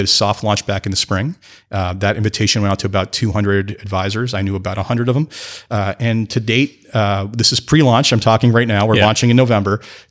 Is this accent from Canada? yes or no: yes; Canada; I am from Canada.